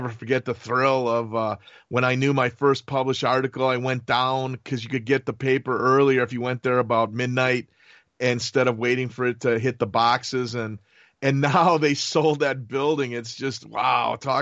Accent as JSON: {"language": "English", "town": "Milwaukee", "region": "Wisconsin", "country": "United States", "tie": "born or raised there", "said": "Where I grew up in Milwaukee, there was an iconic building that housed the two largest papers in the state, the Milwaukee Journal and the Milwaukee Sentinel"}